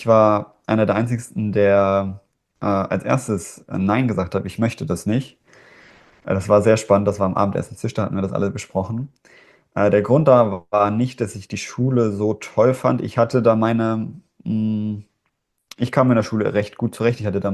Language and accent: German; Hamburg, Germany; ich bin jetzt 19 Jahre und gehe seit über 8 Jahren nicht mehr in die Schule, seitdem ich 10 Jahre alt bin. Und geboren bin ich in Hamburg, da bin ich auch aufgewachsen, bis ich eben 10 Jahre alt war.